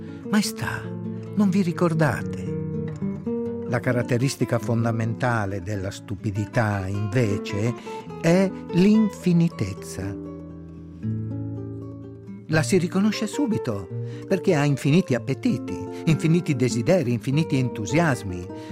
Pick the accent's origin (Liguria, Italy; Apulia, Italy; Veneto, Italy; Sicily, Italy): Veneto, Italy; accent: Venetian; Tradotto in veneto, il mio dialetto, sarebbe sveia bauco.